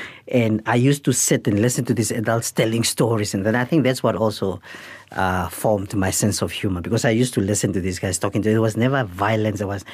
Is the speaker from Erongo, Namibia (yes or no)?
no; Grootfontein, Otjozondjupa, Namibia; when I grew up in Grootfontein, the town had about just over 3,000 residents.